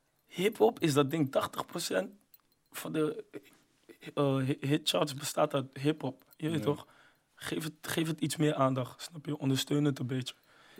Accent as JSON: {"language": "Dutch", "town": "Amsterdam", "region": "North Holland", "country": "Netherlands", "said": "Ik kom uit de Bijlmer en financieel gezien was het echt goede steun."}